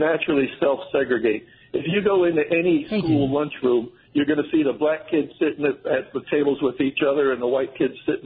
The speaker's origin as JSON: {"language": "English", "town": "St. Petersburg", "region": "Florida", "country": "United States", "tie": "born or raised there", "said": "I grew up in St. Petersburg, Florida, and like the rest of your listeners, I'm a senior citizen."}